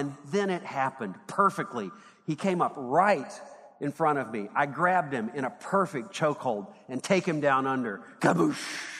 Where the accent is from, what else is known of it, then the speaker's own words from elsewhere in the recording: Owensboro, Kentucky, United States; when I was a teenager growing up in Owensboro